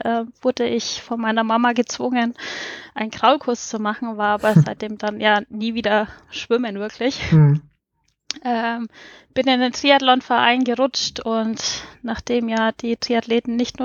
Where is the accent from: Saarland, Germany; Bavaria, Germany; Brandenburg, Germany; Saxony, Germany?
Bavaria, Germany; Hilpoltstein; Bayern, Franken, nahe Nürnberg.